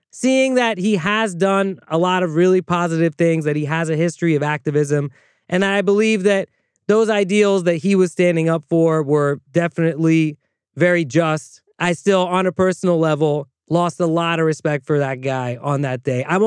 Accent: United States; As an American with the right to vote

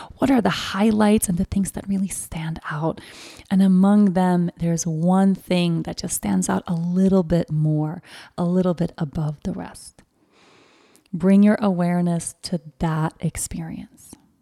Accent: Sweden; 2021 was the year I got to be reintroduced to my home country, but in the most beautiful, loving way.

